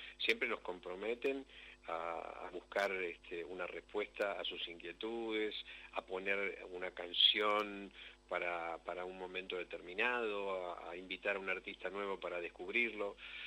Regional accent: Argentina; lo que somos los argentinos.

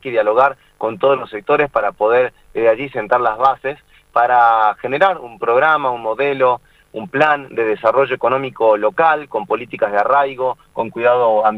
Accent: Vaqueros, Salta, Argentina; Vivo en Vaqueros, me crié en Vaqueros, y tengo los mismos problemas que tienen todos.

